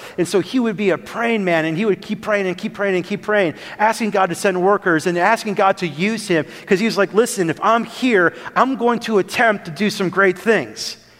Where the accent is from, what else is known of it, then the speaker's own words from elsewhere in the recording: Wisconsin, United States; I'm from Wisconsin.